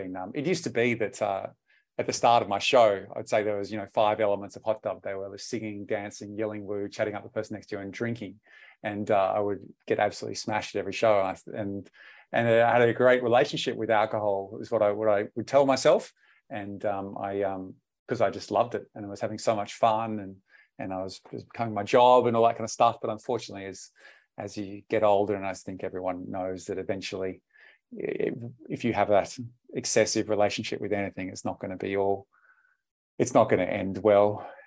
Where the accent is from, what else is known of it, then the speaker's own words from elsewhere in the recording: New Zealand; In New Zealand, I played because I grew up in New Zealand